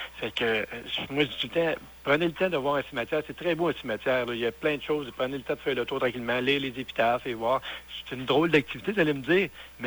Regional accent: Gentilly, Quebec, Canada; C'est un joyau qu'on a chez nous à Gentilly, dans le cimetière.

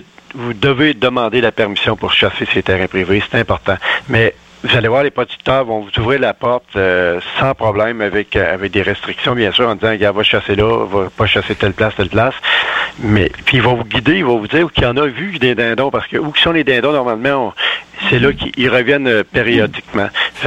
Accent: Quebec, Canada; Chez nous, dans la MRC de Bécancour, dans les municipalités

